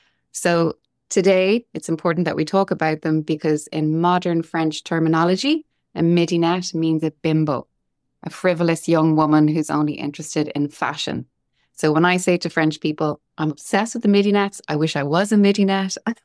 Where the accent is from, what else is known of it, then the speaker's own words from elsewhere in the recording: Dublin, Leinster, Ireland; We have London, New York, Venice, Dublin, my hometown.